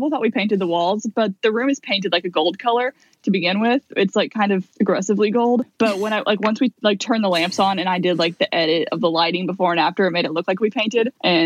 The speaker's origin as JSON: {"language": "English", "region": "Illinois", "country": "United States", "said": "I'm not even from the South. I'm sitting here from Illinois."}